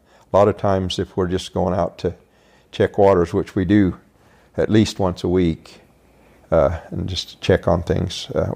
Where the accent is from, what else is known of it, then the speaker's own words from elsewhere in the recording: St. George, Utah, United States; I grew up here in St. George. We had a little, St. George was 5,000 people back when I graduated from high school in 1966, one stoplight.